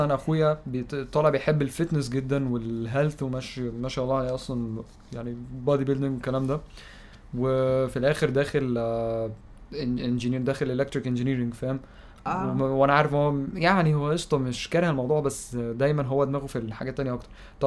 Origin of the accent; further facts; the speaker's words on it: Egypt; والمشكله اللي في الكالتشر بتاعتنا كمصريين